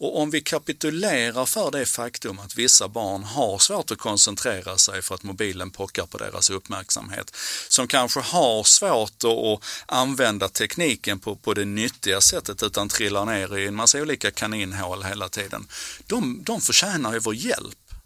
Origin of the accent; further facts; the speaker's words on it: Malmö, Skåne, Sweden; på 70-talet när jag växte upp i Malmö.